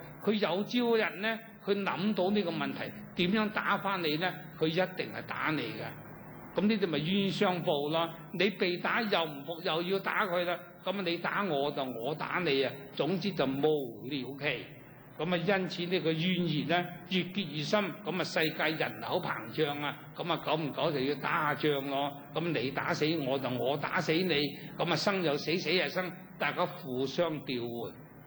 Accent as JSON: {"language": "Cantonese", "region": "Guangdong", "country": "China", "said": "我哋廣東人最興啦。我做小朋友都聽過"}